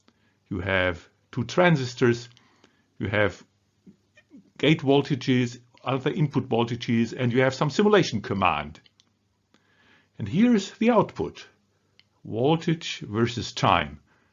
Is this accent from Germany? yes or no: yes; Duisburg, North Rhine-Westphalia, Germany; English is a second language; I am from Duisburg in Germany